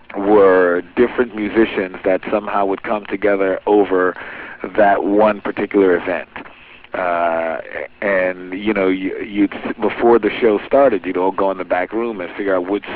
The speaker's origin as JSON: {"language": "English", "town": "New York City", "region": "New York", "country": "United States", "said": "Well, I'm from New York City. I'm from Lower Manhattan."}